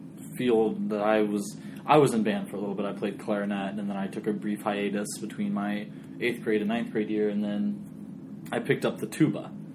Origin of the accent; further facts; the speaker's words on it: West Burlington, Iowa, United States; I'm from West Burlington, which is the home of Southeastern Community College.